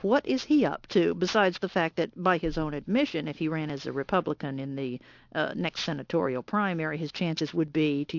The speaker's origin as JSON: {"language": "English", "region": "the South", "country": "United States", "said": "As a Southerner, I hated to see all that good tea go to waste."}